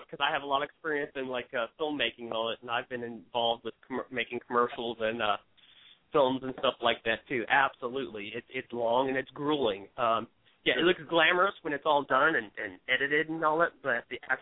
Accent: Ohio, United States; I'm an Ohio State boy, you know, I'm from Ohio, so I'm an Ohio State fan

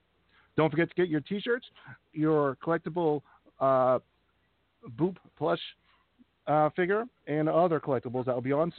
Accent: New York, United States; We're both from New York.

